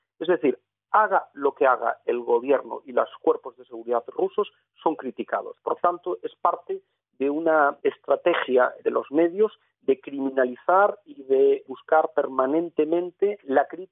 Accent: Spain; en mi país, en España

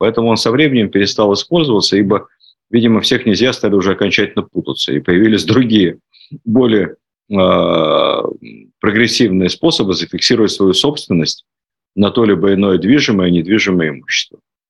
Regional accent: Ukraine; Ну, при всем уважении, я сам с Украины родом.

